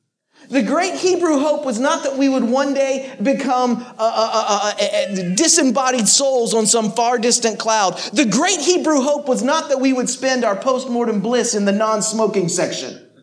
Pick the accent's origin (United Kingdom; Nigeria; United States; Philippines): United States; the South; I'm from the South, back on the East Coast. So I need you to speak up this morning.